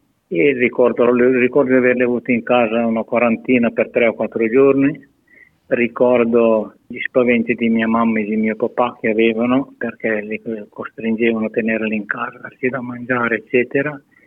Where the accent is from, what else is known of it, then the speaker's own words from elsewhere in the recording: Brallo di Pregola, Lombardy, Italy; born there; io sono nato a Bralo di Pregora, sull'Appennino Pavese, in provincia di Pavia. E quando sono nato nel 37